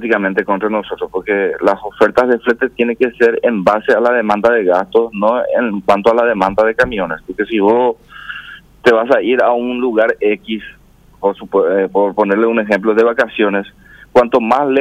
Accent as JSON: {"language": "Spanish", "country": "Paraguay", "said": "como paraguayos, como ciudadanos auténticos de este país"}